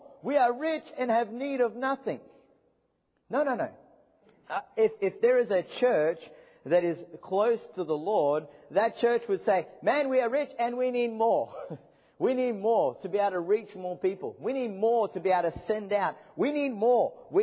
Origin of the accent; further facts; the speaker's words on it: Australia; now in United States; I used to remember as an Australian, we'd pretend to be televangelists at youth camps and things.